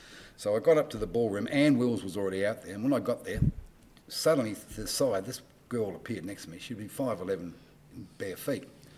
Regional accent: Woodville South, South Australia, Australia; I'm originally from Woodville South.

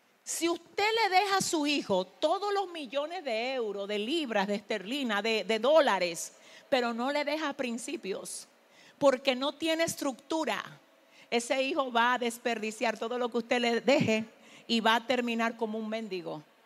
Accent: Dominican Republic; lo voy a decir con la conciencia de cómo se viven las cosas en mi país, República Dominicana

